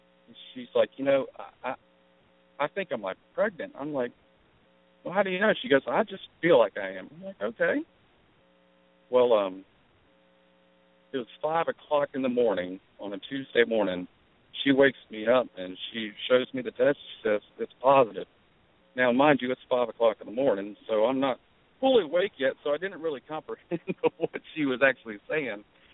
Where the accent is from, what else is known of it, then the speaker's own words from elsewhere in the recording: Raleigh, North Carolina, United States; I've moved around a bit. I'm here from Raleigh, North Carolina